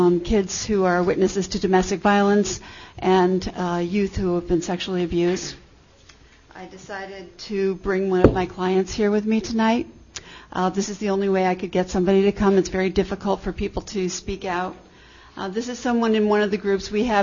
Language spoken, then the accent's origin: English; Danby, United States; I'm from Danby, and I'm the executive director of the Advocacy Center.